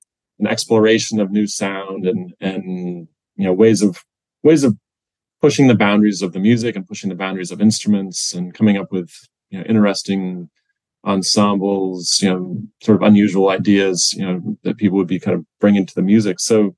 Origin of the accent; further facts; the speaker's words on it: Portage, Wisconsin, United States; also born or lived in Montana; I was born in Montana, but my family moved to Wisconsin when I was about 2 years old. So I grew up in Portage. Just north of Madison, where I went to high school.